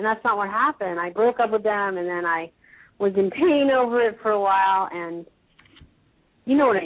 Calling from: Florida, United States; I'm calling from Florida.

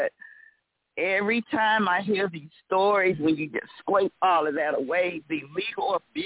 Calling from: Georgia, United States; I'm calling from Georgia.

